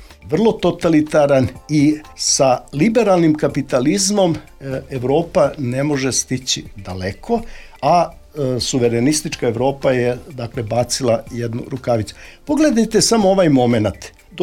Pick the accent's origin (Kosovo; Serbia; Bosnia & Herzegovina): Serbia; što mi kao Srbi zaista smo najbolje osjetili.